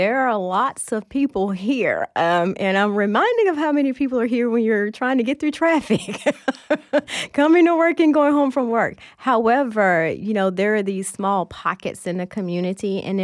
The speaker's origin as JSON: {"language": "English", "town": "Dublin", "region": "Georgia", "country": "United States", "tie": "born or raised there", "said": "I grew up in Dublin, Georgia, which is a very small town in central Georgia. So very small. Everyone knows everyone. My graduating class only had 100 students in it."}